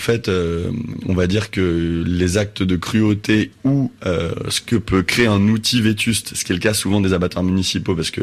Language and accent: French; Paris, Île-de-France, France; born there; j'ai un nom breton, donc je pouvais m'inventer dans mon faux passé un retour sur ma terre natale, même si je suis né en fait à Paris.